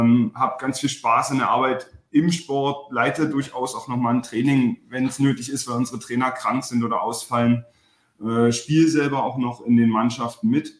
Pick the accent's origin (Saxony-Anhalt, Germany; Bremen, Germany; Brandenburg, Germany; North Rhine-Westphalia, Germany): Brandenburg, Germany; komme ursprünglich aus Brandenburg, aus der Nähe von Berlin